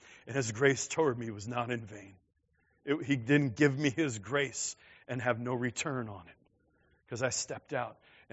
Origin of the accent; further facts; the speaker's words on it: New York, United States; I mean, I'm from Queens.